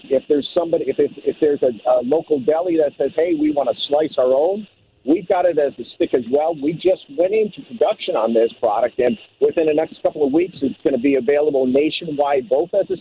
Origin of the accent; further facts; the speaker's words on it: Midwest, United States; You know, I grew up in the Midwest, so I'd love coming back.